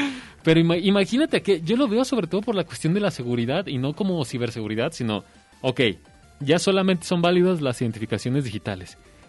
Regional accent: Guadalajara, Jalisco, Mexico; born there; nací en Guadalajara

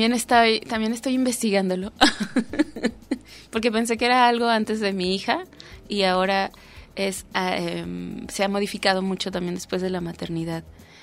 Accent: Mexico; Hay cosas que me cuestan mucho trabajo de nosotros como mexicanos, pero me da mucho orgullo también como el país

